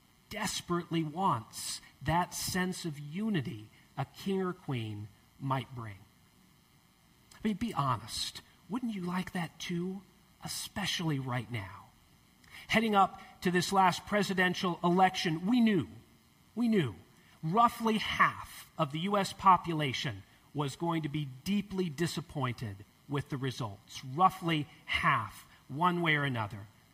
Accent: United States; Now, as an American, I had long been a bit confused by contemporary British monarchy.

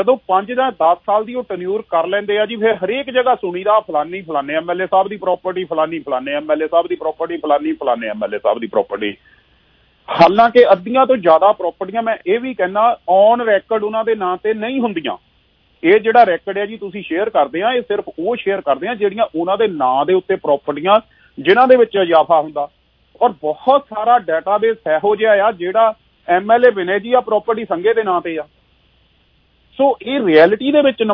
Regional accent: Langeri, Punjab, India; ਮੇਰਾ ਪਿੰਡ ਮਾਲਪੁਰ ਦੇ ਲਾਗੇ ਜੀ ਲੰਗੇਰੀ ਪਿੰਡ ਹੈ ਇੱਕ ਛੋਟਾ ਜਿਹਾ ਪਿੰਡ

